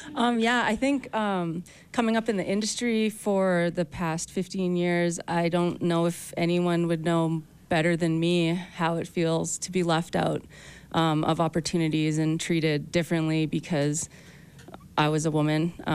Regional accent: Canada; I'm from Canada.

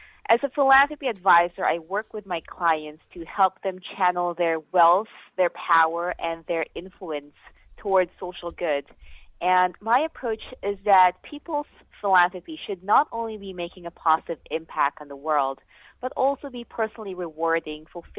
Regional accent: Philippines; because I grew up in the Philippines, that there was a lot of poverty all around.

